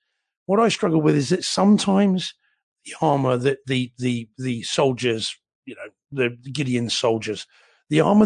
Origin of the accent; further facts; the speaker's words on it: New Zealand; And, as a New Zealander